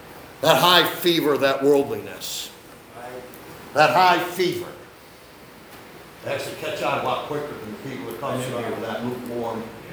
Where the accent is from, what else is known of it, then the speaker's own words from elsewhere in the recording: Machias, New York, United States; I grew up in Machias, New York. I grew up over the next county.